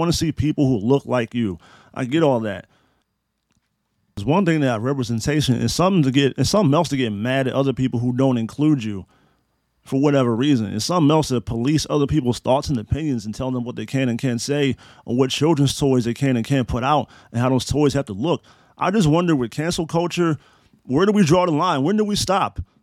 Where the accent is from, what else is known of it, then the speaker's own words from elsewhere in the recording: Frederick, Maryland, United States; brother from Frederick, Maryland. That's my born place. That's my hometown. Born and raised. No lies were told. … I was born in Frederick, Maryland